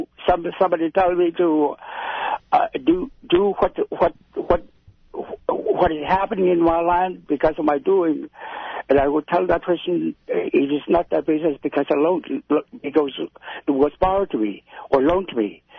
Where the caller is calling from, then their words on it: Eek, Alaska, United States; I'm calling from Eek, Alaska.